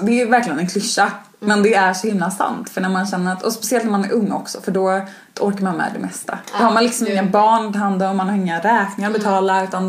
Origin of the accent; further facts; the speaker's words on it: Trollhättan, Västra Götaland County, Sweden; Och jag kommer inte heller från Stockholm, ursprungligen. Utan från en liten stad som heter Trollhättan.